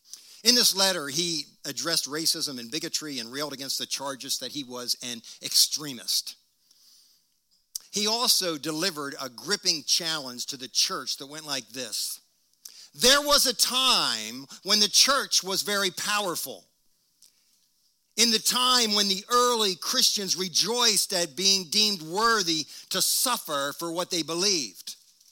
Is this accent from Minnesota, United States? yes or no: no; Wilmington, Delaware, United States; But generally speaking, as a little boy, 7 years old, growing up in Wilmington, Delaware, it was a pretty safe world for me.